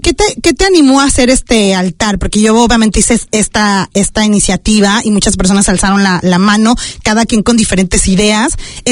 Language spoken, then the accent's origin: Spanish; Mexico; now in New Zealand; siendo mexicana, como que ya sentía que tenía que hacerlo después de tanto tiempo viviendo en Nueva Zelanda